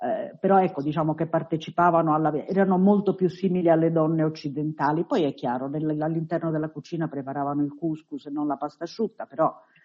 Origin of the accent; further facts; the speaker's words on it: Tripoli, Tripoli District, Libya; now in Rome, Italy; essere di una cultura altra, cioè sono di Tripoli e non sono di Roma, sono ebrea e non sono tutto il resto, rispetto agli ebrei romani sono tripolina e non ero romana, poi in realtà mi sono mescolata molto.